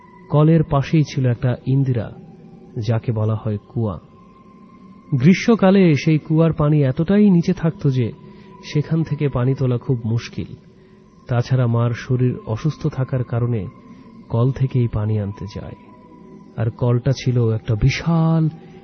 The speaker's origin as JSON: {"language": "Bangla", "town": "Majhdi", "region": "Chittagong Division", "country": "Bangladesh", "tie": "born or raised there", "said": "আমরা থাকতাম নোয়াখালীর মাঝদিতে, মূলত সেটাই আমার দাদাবাড়ি এবং সেখানেই আমার বেড়ে ওঠা।"}